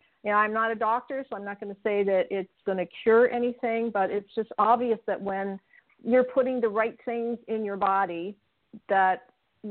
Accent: Italy; English is a second language; now in United States; growing up in Italy and then having catering businesses for, I guess, in total 15 years and having 5 kids.

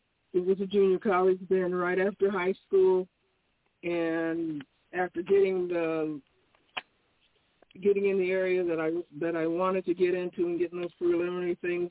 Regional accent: Des Moines, Iowa, United States; I came back to Des Moines, my hometown, yay, and I got a job with the Des Moines Public Schools

